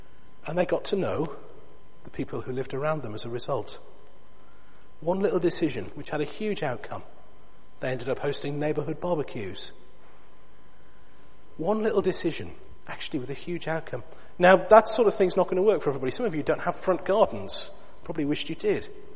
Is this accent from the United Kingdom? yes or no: yes; England, United Kingdom; Part of it, I think, is that we're English. Some of us are, anyway.